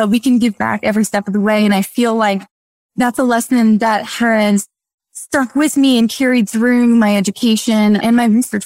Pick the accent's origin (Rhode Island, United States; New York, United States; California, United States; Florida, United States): Florida, United States; So I grew up in South Florida, born and raised there, and went to college in Florida.